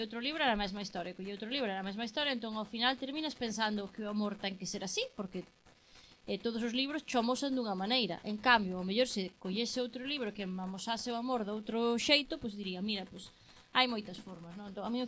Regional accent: Galicia, Spain; Eu escribo en galego porque é a miña lingua materna.

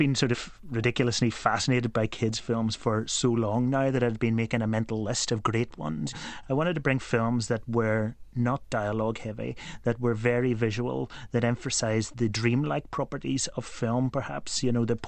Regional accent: Northern Ireland, United Kingdom; This was the 70s when I was growing up. Not a good time for Northern Ireland, it has to be said

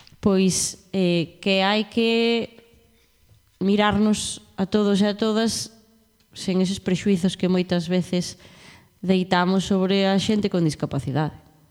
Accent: Burela, Galicia, Spain; como eu son de Burela, teño uns tíos vivindo na Coruña...

